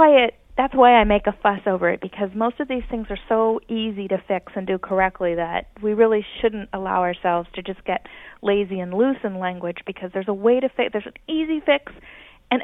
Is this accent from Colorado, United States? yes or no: no; Hawaii, United States; I grew up in Hawaii speaking Hawaiian Creole, which is very non-standard.